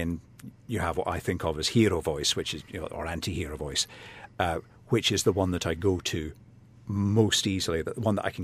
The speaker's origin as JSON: {"language": "English", "town": "Glasgow", "region": "Scotland", "country": "United Kingdom", "tie": "born or raised there", "said": "growing up in Glasgow, I was very aware of the river"}